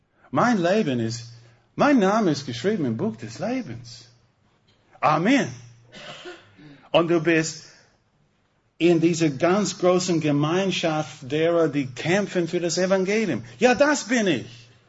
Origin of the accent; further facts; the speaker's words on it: United States; German is a second language; Ich bin Amerikaner.